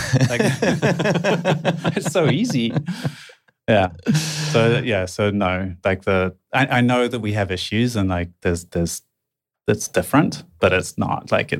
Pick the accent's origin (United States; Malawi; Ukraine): Malawi; also born or lived in South Africa; Well, directly from South Africa. But I grew up in Malawi, but I did all my schooling in South Africa